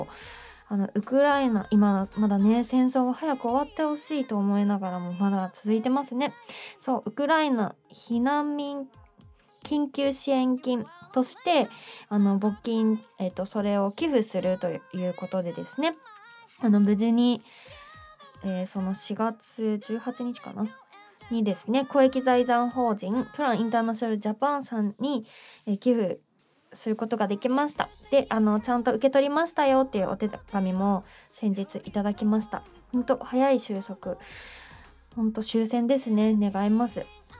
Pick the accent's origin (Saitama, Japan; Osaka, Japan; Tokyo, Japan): Saitama, Japan; 私は地元の埼玉スーパーアリーナで